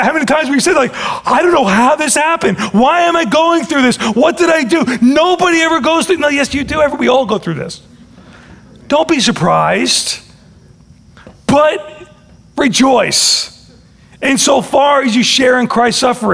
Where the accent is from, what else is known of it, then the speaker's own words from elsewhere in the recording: United States; I thank God I'm an American. I am so thankful and privileged to be part of this country.